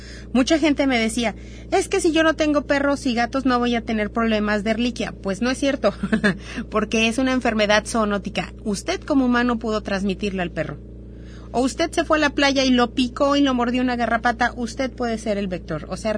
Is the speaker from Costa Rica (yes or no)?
no; Guadalajara, Jalisco, Mexico; now in Puerto Vallarta, Mexico; aquí en Puerto Vallarta no tenemos una facultad de medicina veterinaria como los que venimos de Ciudad de Guadalajara.